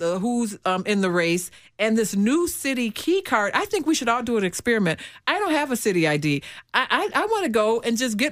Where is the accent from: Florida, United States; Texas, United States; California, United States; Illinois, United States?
Illinois, United States; We're from Illinois. You're trying to tell me we're from Chicago